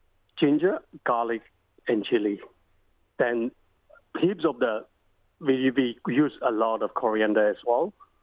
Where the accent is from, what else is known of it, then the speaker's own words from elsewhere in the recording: India; now in Australia; This all depends where do you live, but we grew up in India, and that's what we adapted to cook the Indian style Chinese food.